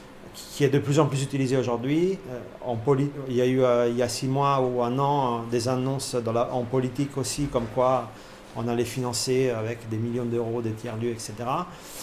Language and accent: French; Italy; now in Paris, France; je vais bouger en Italie, là où j'ai grandi